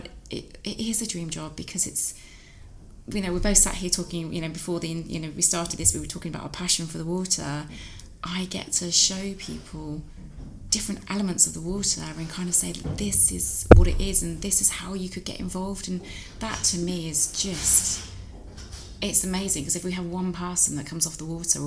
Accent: South West England, United Kingdom; You know, I'm Cornish, so I grew up near the water

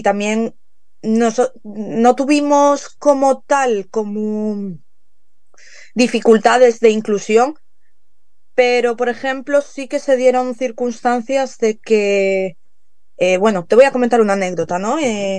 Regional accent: Vigo, Galicia, Spain; Sí, yo soy de Vigo.

